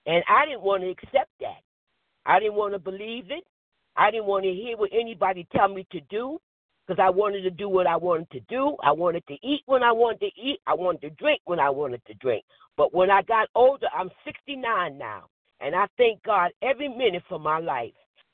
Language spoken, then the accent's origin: English; New Jersey, United States; I'm from New Jersey.